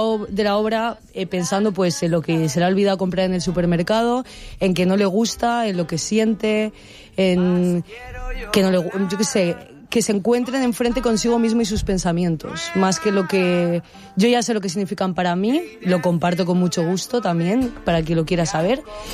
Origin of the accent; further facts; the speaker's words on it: Benidorm, Valencian Community, Spain; Y estoy muy contenta de hacerlo en mi pueblo, en Benidorm y en el ayuntamiento.